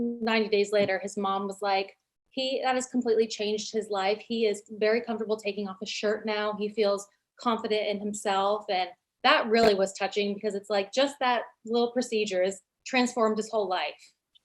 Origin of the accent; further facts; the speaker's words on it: Scottsdale, Arizona, United States; I am from Scottsdale, Arizona.